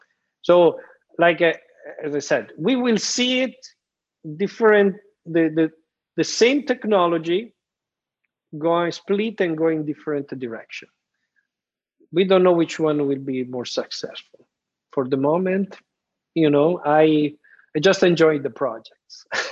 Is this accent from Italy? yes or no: yes; Italy; accent: Italian; English is a second language; probably they couldn't stand my Italian accent anymore.